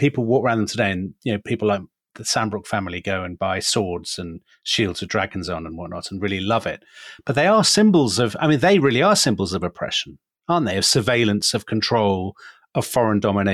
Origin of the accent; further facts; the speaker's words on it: West Midlands, United Kingdom; I'm from the Marches, Martin, as a Shropshire boy. So I grew up in this sort of, Wales was just over the horizon, you know, on the other side of the Long Mynd.